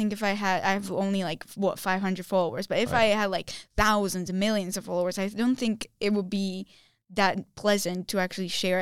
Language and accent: English; Bratislava, Bratislava Region, Slovakia; English is a second language; And when I go in Bratislava, in my hometown, I walk around and someone just approaches me like, I love your stories.